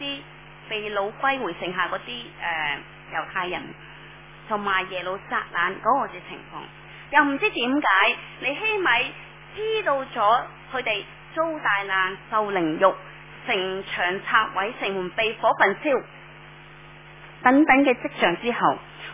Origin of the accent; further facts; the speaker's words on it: Hong Kong; 即是我们香港人呢经常都说，哎，香港人很热心的